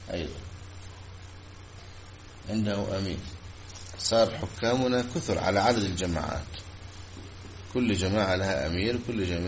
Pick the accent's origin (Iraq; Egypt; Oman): Egypt; سبحان الله، انتشر في بلادنا مصر